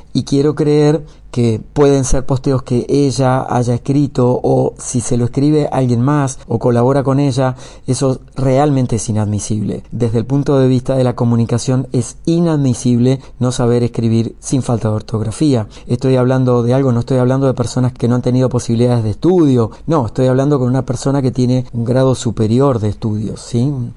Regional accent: Buenos Aires Province, Argentina; Empecé a los 8 años haciendo un programa de radio en mi pueblo, unos 300 kilómetros al sur de Buenos Aires.

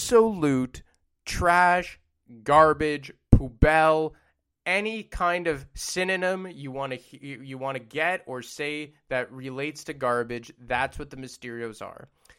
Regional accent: Montreal, Quebec, Canada; my hometown in Montreal, Quebec.

